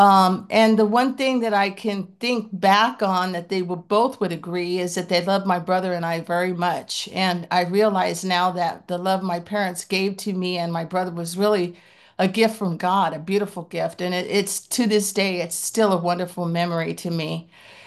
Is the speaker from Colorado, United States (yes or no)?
no; California, United States; as Cindy said, and I'm from Southern California.